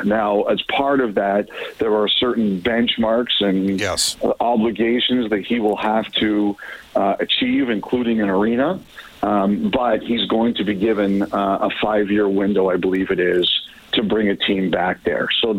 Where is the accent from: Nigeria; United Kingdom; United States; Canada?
Canada; Toronto, Ontario; I grew up in Toronto